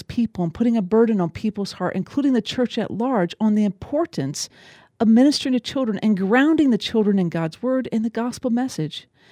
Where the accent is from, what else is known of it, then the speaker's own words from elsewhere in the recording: Ohio, United States; now in Illinois, United States; One of the things that has rooted and grounded me here in Illinois all these years, even though I'm not originally from Illinois, but rather from the state of Ohio